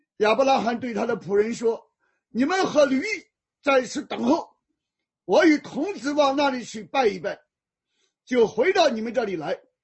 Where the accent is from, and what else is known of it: Shandong, China